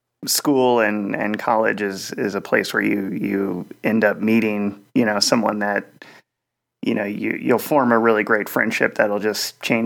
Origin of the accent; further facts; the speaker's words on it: Louisville, Kentucky, United States; I'm from Louisville, Kentucky.